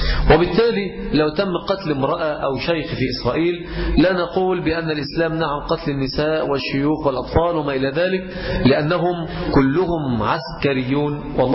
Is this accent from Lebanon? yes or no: no; Egypt; عندنا في مصر خلاص يحل التقاعد